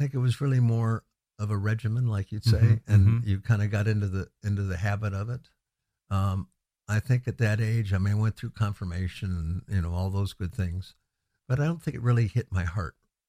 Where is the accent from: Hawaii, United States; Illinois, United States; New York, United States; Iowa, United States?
Illinois, United States; Chicago; also born or lived in Minnesota, United States; I grew up in the Chicago area, which the family and all settled in.